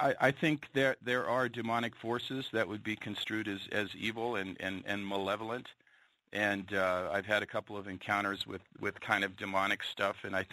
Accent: Seattle, Washington, United States; I grew up in Seattle, and where I lived in kind of the suburbs north of Seattle.

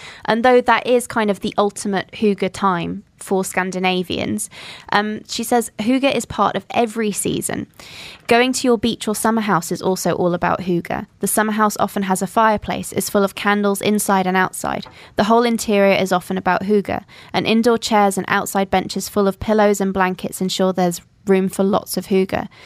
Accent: Jordan; Because I have strong memories of eating those when I grew up in Jordan, because I've lived most of my life in this part of the world.

